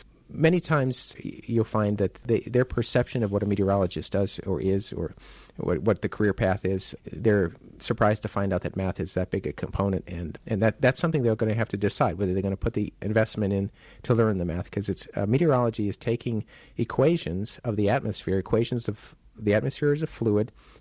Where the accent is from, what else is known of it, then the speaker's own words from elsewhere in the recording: Northeast, United States; I can remember when I was growing up in the Northeast that time after time there would be forecasts made.